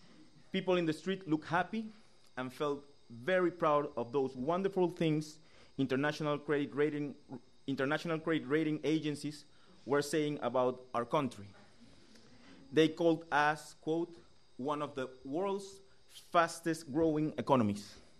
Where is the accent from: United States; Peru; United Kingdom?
Peru; English is a second language; I'm from Peru.